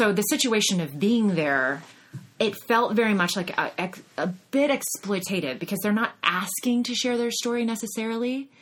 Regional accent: Austin, Texas, United States; now in Los Angeles, United States; I grew up in Austin, Texas.

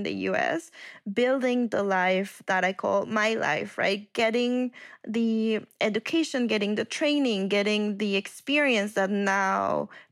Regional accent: Mexico; English is a second language; moved away as an adult; now in United States; I grew up in Mexico. And for the first, 23, 24 years of my life, I lived in Mexico. And then I moved to the U.S. to pursue graduate education in creative writing.

